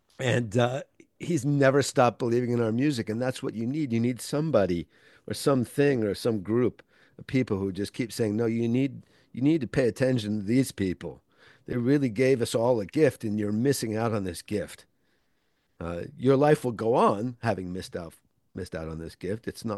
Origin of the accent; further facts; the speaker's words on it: New Jersey, United States; There were no record stores where I grew up in New Jersey in the late 60s.